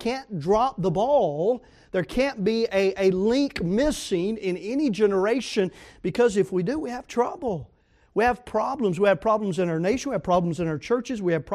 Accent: Tennessee, United States; But that's just me, I'm from Tennessee.

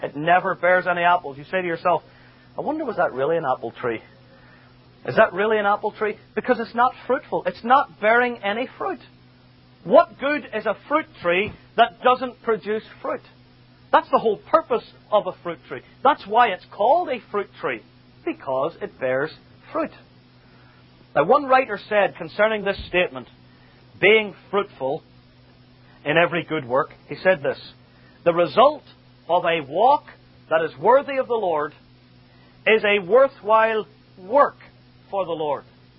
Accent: Northern Ireland, United Kingdom; And when I quote this verse, everybody knows I'm from Northern Ireland.

